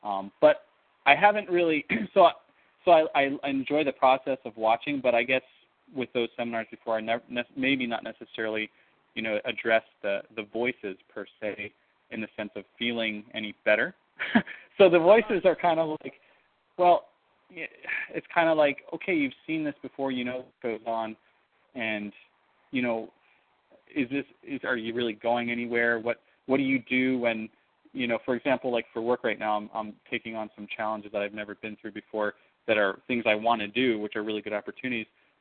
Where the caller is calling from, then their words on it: Hawaii, United States; I'm calling from Hawaii.